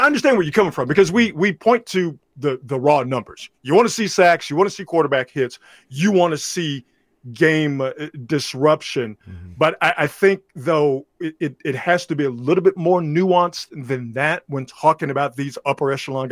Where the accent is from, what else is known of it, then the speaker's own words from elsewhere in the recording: Sacramento, California, United States; No, actually, I'm from Sacramento.